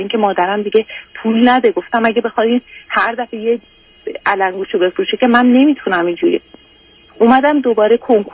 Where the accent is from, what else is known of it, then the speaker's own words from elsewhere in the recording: Tehran, Tehran Province, Iran; من تو جنوب شهر تهران دنیا اومدم و بزرگ شدم توی محله خیلی بدی که معتادا جلوی چشم ما مواد میفروختن